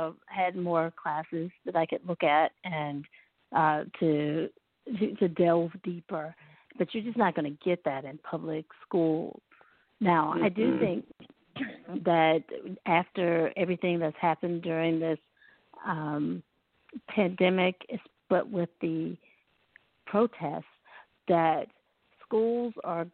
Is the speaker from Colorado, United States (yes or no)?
no; North Carolina, United States; she asked me, well, where are you from? You know, and I said, oh, from North Carolina.